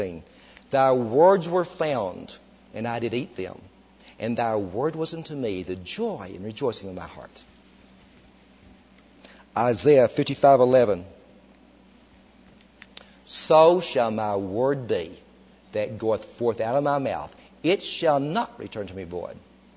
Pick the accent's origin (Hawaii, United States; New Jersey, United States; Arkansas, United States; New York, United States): Arkansas, United States; now in Dallas, United States; Now, I come from Arkansas originally. In Arkansas, we have a lot of rainfall. We have these big oak trees. And now I live in Texas, in Dallas